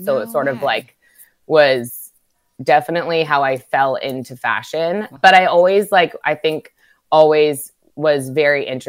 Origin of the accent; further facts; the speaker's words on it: Newport Beach, California, United States; Yeah, I grew up in Newport Beach